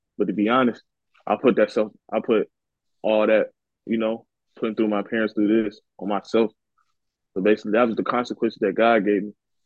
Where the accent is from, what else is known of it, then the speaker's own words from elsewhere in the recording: Atlanta, Georgia, United States; I'm from Atlanta, Georgia.